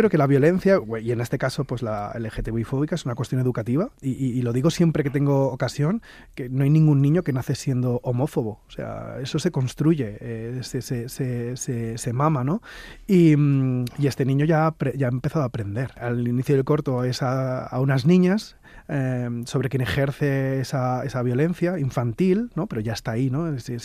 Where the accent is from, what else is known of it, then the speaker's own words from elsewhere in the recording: Valencia, Valencian Community, Spain; en Valencia, que es de donde yo soy, está ocurriendo.